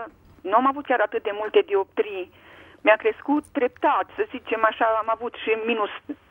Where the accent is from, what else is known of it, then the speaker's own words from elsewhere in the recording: Sibiu County, Romania; eu sunt de lângă Mediaș